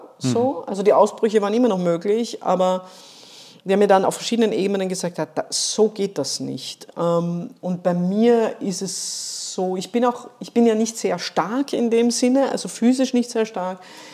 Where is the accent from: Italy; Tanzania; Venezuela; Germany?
Italy; Sicily; also born or lived in Vienna, Austria; Ich bin ja zum Teil in Sizilien aufgewachsen, also als Kind